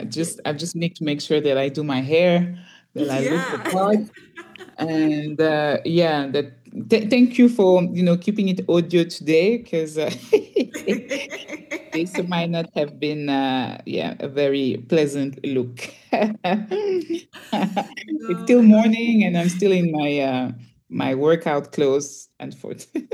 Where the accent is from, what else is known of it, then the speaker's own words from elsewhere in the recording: Belgium; English is a second language; also born or lived in DR Congo; now in Zambia; My mom is from the other Congo, Brazzaville. But I grew up in Belgium. So I spent, all my forming year, all my, childhood in Belgium. And I moved to Zambia a bit more than 10 years now.